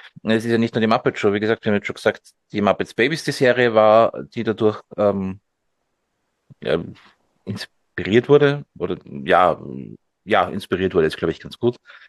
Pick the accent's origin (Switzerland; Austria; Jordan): Austria; ja gut, bis die bei uns in Österreich war und bis ich die dann gesehen habe und auch verstanden habe